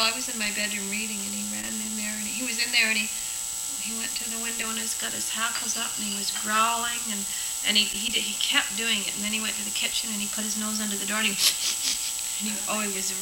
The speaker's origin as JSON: {"language": "English", "town": "Vancouver", "region": "British Columbia", "country": "Canada", "tie": "born or raised there", "said": "I was born in December 11th, 1946 at Vancouver General Hospital. I was the first and only child of my parents who married fairly late. My mom was almost 41 when I was born."}